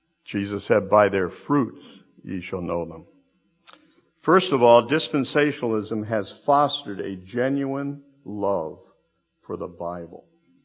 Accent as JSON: {"language": "English", "town": "West Hartford", "region": "Connecticut", "country": "United States", "tie": "born or raised there", "said": "I was a brand new believer. in Connecticut. My hometown was West Hartford."}